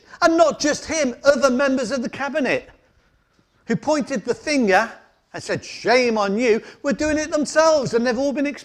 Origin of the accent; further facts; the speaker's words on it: England, United Kingdom; I grew up in the Midlands. I was converted, became a Christian when I was about 17.